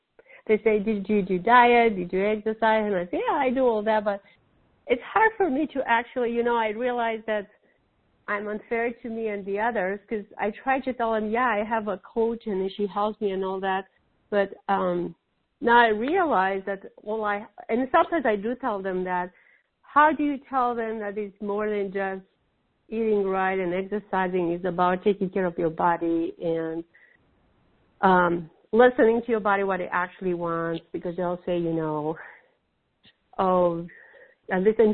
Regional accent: Kalamazoo, Michigan, United States; I'm from Kalamazoo, Michigan.

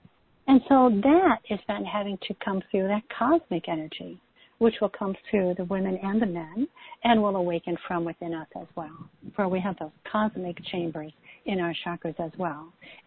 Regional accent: Chicago, Illinois, United States; now in New Mexico, United States; you're a fellow New Mexican, and I am originally from the Chicago area, so very funny.

